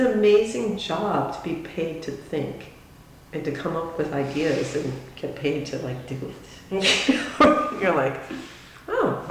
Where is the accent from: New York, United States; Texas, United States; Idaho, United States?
New York, United States; New York City; I did pretty much stay away from the South, and I was from New York City, so I was kind of a snob